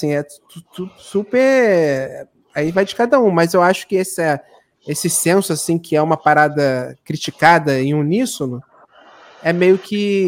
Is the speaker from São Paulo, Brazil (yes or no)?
no; Rio de Janeiro, Brazil; eu sou de uma cidade da Baixada Fluminense, aqui no Rio, né? E eu fui fazer faculdade na cidade do Rio.